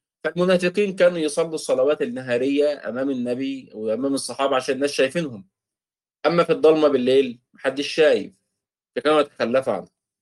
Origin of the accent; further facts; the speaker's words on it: Egypt; الذئب، الذئب احنا بنسميه عندنا في مصر الديب